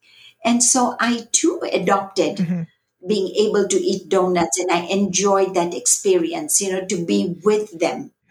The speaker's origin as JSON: {"language": "English", "town": "Vancouver", "region": "British Columbia", "country": "Canada", "tie": "born or raised there", "also_born_or_lived": "Calgary", "said": "I grew up here in Vancouver and in Calgary"}